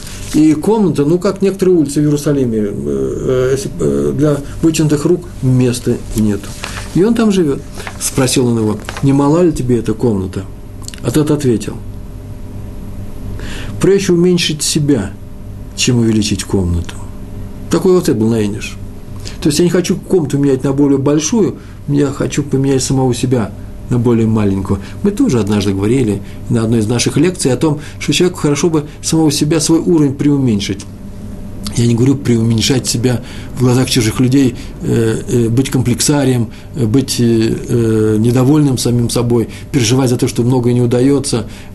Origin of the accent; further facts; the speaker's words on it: Moscow, Russia; Такого я в России никогда не видал. Я из Москвы во многих городах бывал.